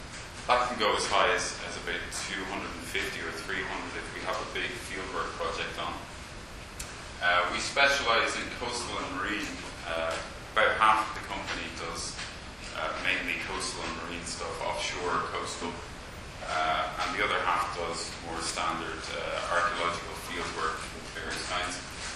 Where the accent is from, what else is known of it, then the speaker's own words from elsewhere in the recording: Ireland; I'm from Ireland, obviously.